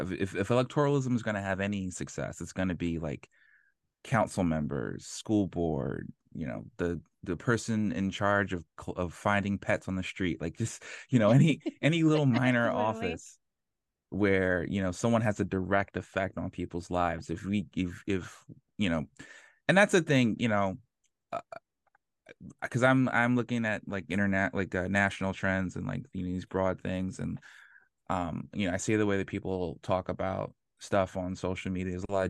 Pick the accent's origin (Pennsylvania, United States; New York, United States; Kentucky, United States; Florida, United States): Pennsylvania, United States; Philadelphia; Okay, yeah, I can do the quick Cliff Notes version. I'm from Philadelphia.